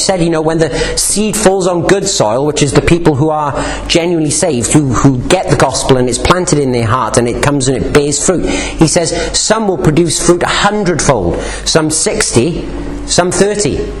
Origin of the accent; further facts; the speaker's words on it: United Kingdom; just kind of ignored because we're all British.